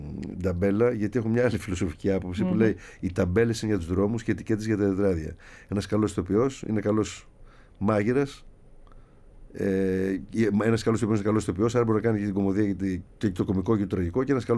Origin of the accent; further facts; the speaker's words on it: Vathygyras, Peloponnese, Greece; πάω στο χωριό μου, γιατί αυτό θέλω στο Βαθυγύρας πρώτα.